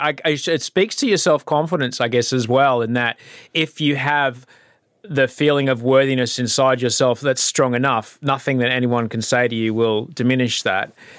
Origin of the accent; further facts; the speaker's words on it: Queensland, Australia; You can tell I grew up in Queensland.